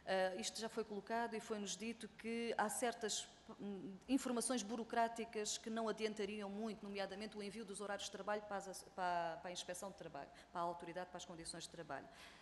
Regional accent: Alentejo, Portugal; Eu sou do Baixo Alentejo

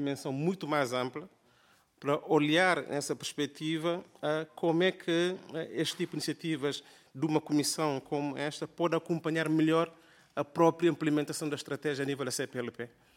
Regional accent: Guinea-Bissau; venho da Guiné-Bissau

